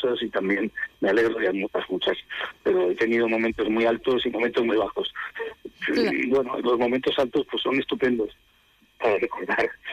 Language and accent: Spanish; Valladolid, Castile and León, Spain; born there; Sí, efectivamente, nací en Valladolid, claro.